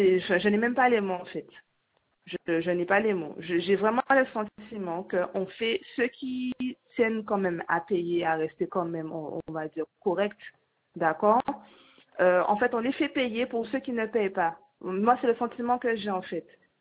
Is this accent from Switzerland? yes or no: no; Guadeloupe, France; Je suis une citoyenne, je suis guadeloupéenne